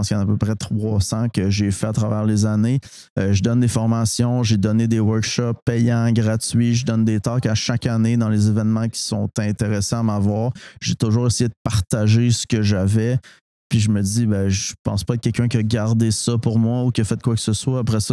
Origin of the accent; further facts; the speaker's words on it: Montréal-Est, Quebec, Canada; j'ai grandi à Montréal-Est dans un milieu pas nécessairement. C'est très, très, très fortuné. J'ai grandi avec les gens dans la rue.